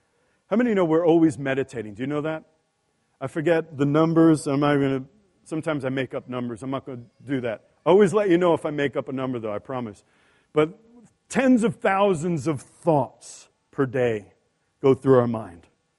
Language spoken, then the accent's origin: English; New York, United States; I'm a people watcher. I'm from New York. I'm a people watcher.